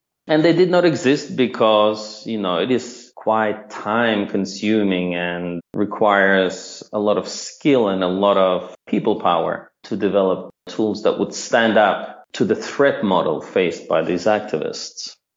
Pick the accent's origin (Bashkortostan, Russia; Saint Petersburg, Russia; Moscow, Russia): Moscow, Russia; now in Canada; I'm originally from the Soviet Union, which is now Russia, from Moscow, an immigrant of many years and a resident of many countries. Now I'm living in Canada